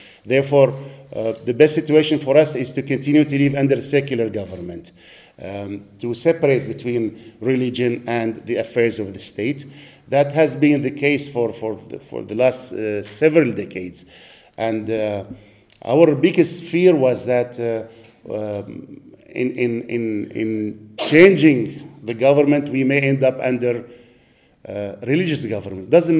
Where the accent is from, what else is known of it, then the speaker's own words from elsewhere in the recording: Syria; also born or lived in United States; I come from Syria. I live in Old Damascus. I was in the States for 18 years, and I went back in 2014 during the war.